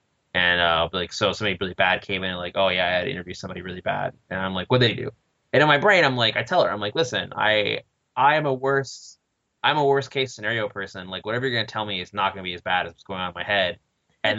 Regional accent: Riverside, California, United States; because I grew up in Riverside. Oh, and yeah, horrible place. And so I grew up in Riverside

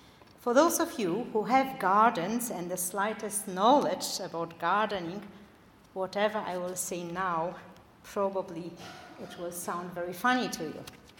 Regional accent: Poland; I grew up in Poland, and when I was young, we had a food crisis.

